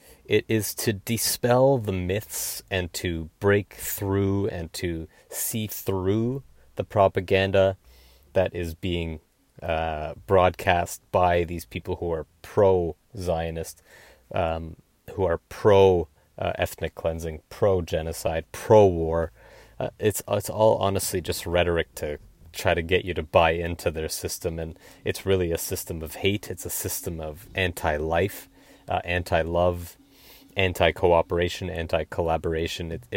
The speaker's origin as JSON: {"language": "English", "country": "Canada", "tie": "born or raised there", "said": "Lebanese and Syrian in ancestry, in heritage, in culture. I'm also Canadian, born and raised in Canada by Lebanese and Syrian parents"}